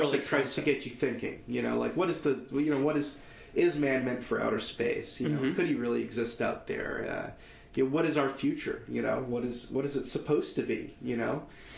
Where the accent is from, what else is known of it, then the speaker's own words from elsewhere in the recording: Grenada; Growing up in Grenada, there's still some of that going around, but not as much.